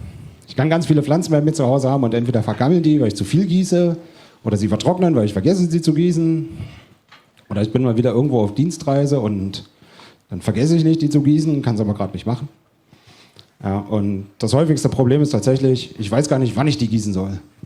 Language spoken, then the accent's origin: German; Dresden, Saxony, Germany; Also ich komme aus Dresden und wir haben ein sehr gutes französisches Restaurant.